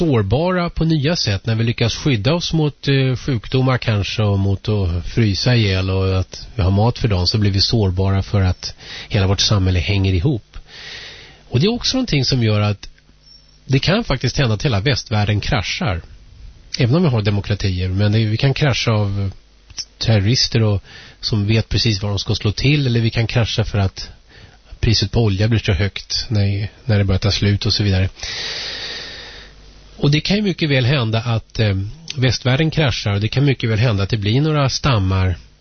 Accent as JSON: {"language": "Swedish", "town": "Saltsjöbaden", "region": "Stockholm County", "country": "Sweden", "tie": "born or raised there", "said": "Jag växte upp i Saltis och kom ut senare in till stan, upptäckte klasskillnader."}